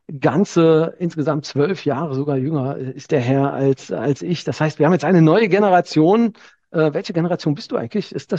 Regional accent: East Germany, Germany; born there; Ich komme ja gebürtig auch aus dem Osten der Republik.

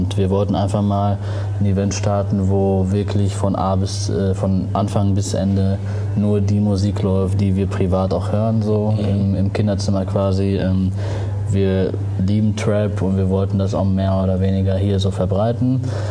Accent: Arnsberg, North Rhine-Westphalia, Germany; Ich bin in Arnsberg aufgewachsen, lebe da immer noch. Das ist eine Kleinstadt in der Nähe von Dortmund.

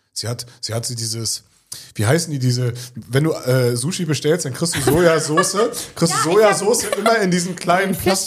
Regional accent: eastern Germany, Germany; Ich komme aus dem Osten und bei uns waren sehr, sehr viel weniger.

